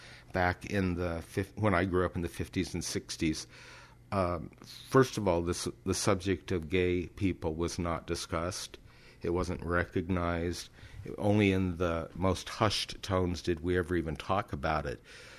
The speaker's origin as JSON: {"language": "English", "town": "Klamath Falls", "region": "Oregon", "country": "United States", "tie": "born or raised there", "said": "Klamath Falls, Oregon."}